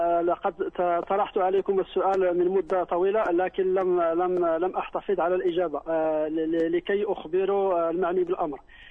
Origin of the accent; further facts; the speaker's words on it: Morocco; كيف هناك عندنا في المغرب طريقة جديدة